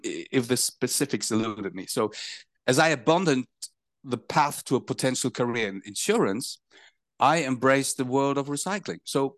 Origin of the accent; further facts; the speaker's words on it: Hamburg, Germany; So in my hometown, Hamburg, we're talking about the 90s.